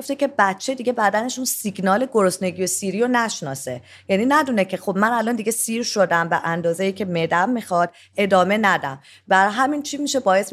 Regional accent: Iran; خب ببینید ما ایرانی هستیم

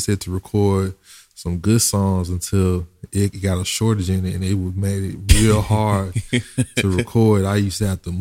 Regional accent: Mississippi, United States; I came from Mississippi, so you know the country in me.

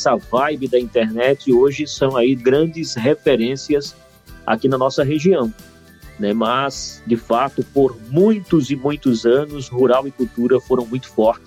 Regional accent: Alagoa Grande, Paraíba, Brazil; eu também sou de Alagoa Grande, então somos conterrâneos.

